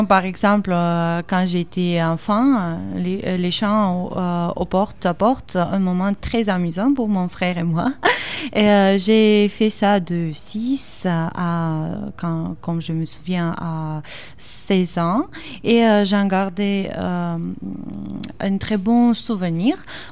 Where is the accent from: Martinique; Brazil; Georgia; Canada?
Georgia; French is a second language; now in France; Ouais, je viens de Géorgie.